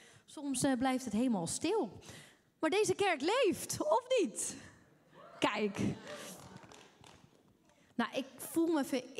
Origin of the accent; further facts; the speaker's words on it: Drachten, Friesland, Netherlands; ik kom uit Drachten. Ik ben getrouwd met Leon.